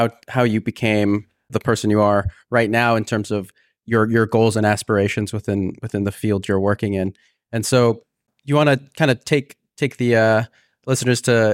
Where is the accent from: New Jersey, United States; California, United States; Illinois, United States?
California, United States; I was from California, and I needed a change in my life.